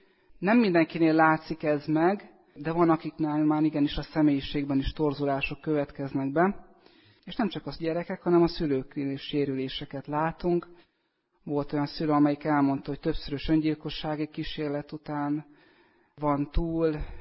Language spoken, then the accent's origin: Hungarian; Püspökladány, Hajdú-Bihar, Hungary; Tehát, hogy Püspökladányból jöttem.